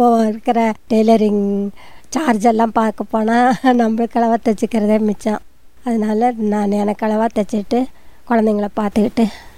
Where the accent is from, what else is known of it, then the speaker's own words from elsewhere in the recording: Kotagiri, Tamil Nadu, India; நான் பிறந்து வளர்ந்ததெல்லாம் Kotagiri. Kotagiri send Mary's கான்வென்ட்டில் தான் படித்தேன்.